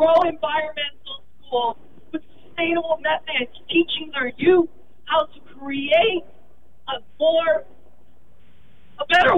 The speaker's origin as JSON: {"language": "English", "country": "Philippines", "said": "So I'm here to share with you the realities of my home country. The Philippines"}